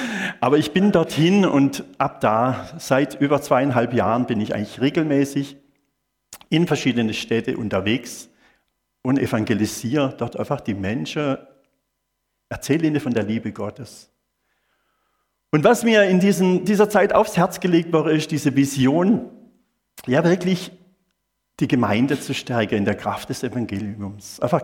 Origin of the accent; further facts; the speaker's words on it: Simmersfeld, Baden-Württemberg, Germany; Ich komme aus Simmersfeld, ne? Aus dem Schwarzwald, und der Schwarzwald, der liegt mir am Herzen. Der Schwarzwald, die kleine Städtle liegen mir am Herzen. Ich bin Evangelist